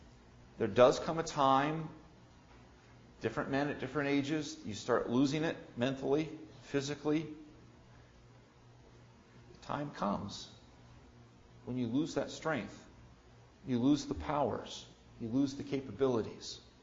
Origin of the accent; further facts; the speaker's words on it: Delaware Valley, United States; That's just wrong for somebody born and raised in the Delaware Valley.